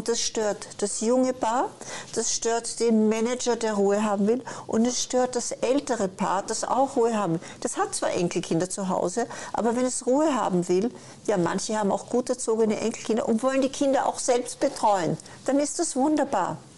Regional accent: Vienna, Austria; ich komme aus Wien.

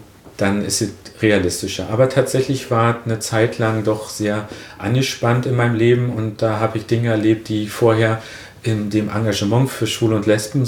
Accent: Templin, Brandenburg, Germany; Auf jeden Fall ist es meine Heimatstadt, also dieser Begriff Heimat. Dann ist es auch eine Stadt, die sehr von Gästen lebt. Wir sind eine Tourismushochburg in Brandenburg und haben sehr viele Besucher.

